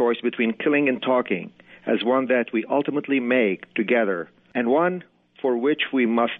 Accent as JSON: {"language": "English", "country": "Lebanon", "tie": "born or raised there", "moved": "yes", "lives_now": "United States", "said": "I grew up in Lebanon, and I've always suffered continuously until I came into this country in the mid-70s"}